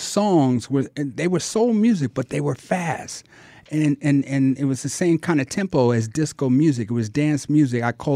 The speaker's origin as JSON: {"language": "English", "town": "New York City", "region": "New York", "country": "United States", "tie": "born or raised there", "said": "I was born and raised in Harlem."}